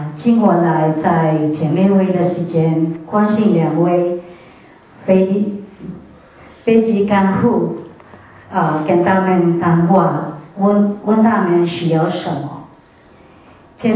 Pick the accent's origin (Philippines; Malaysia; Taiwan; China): Philippines; first language Tagalog; Chinese is a second language; 请我来用我的家乡话的加罗跟他们沟通